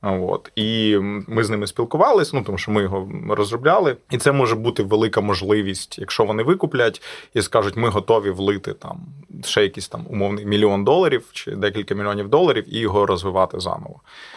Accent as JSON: {"language": "Ukrainian", "region": "Western Ukraine", "country": "Ukraine", "said": "Я з Західної України. В нас росла саме чорниця."}